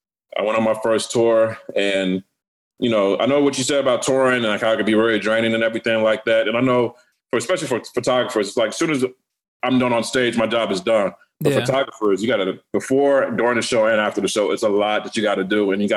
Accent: New Jersey, United States; born there; I mean, I was born in Jersey. So, you know, I was born like literally 20 minutes from Manhattan.

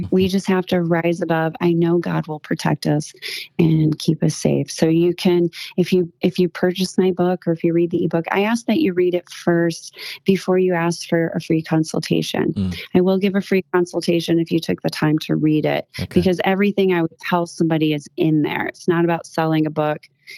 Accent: Michigan, United States; I will be at the Reawaken America tour, June 7th in Michigan, my hometown.

